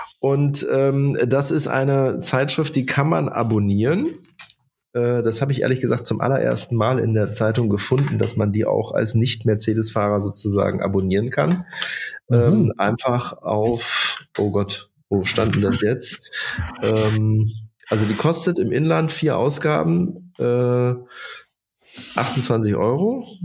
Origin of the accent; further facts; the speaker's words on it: Berlin, Germany; als Berliner